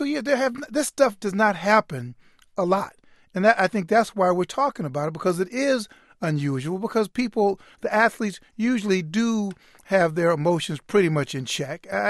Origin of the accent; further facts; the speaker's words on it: Chicago, Illinois, United States; The dream is over. I'm from Chicago.